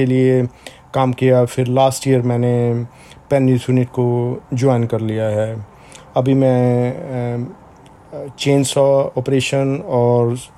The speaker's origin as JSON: {"language": "Urdu", "town": "Shimla", "region": "Himachal Pradesh", "country": "India", "tie": "born or raised there", "said": "میرا بچپن بھی شملہ میں بیتا تھا"}